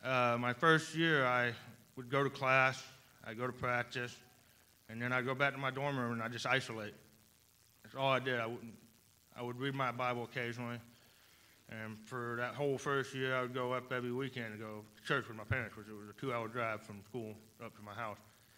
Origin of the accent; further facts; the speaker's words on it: Georgia, United States; I'm pretty sure y'all all heard that I'm from Georgia, obviously. I have a little bit of an accent, yes. And I don't say you, I say y'all.